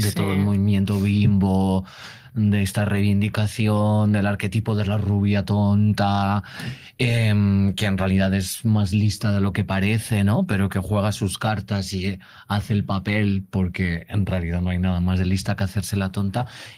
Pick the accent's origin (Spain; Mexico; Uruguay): Spain; Castile; porque soy castellana, entonces a mí me dices algo y yo digo no